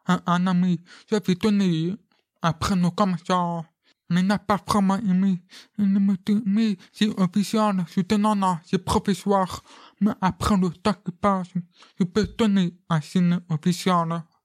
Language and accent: French; France; Comme moi, je suis français et un peu italien.